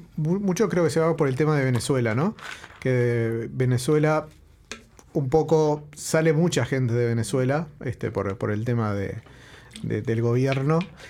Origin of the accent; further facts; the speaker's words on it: Uruguay; raspás un poquito y todo uruguayo lo tiene, ¿no?